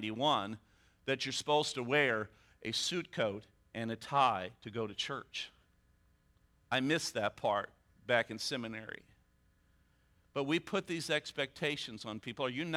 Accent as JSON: {"language": "English", "region": "Midwest", "country": "United States", "said": "I like my cornbread sweet, so crucify me. I'm from the Midwest."}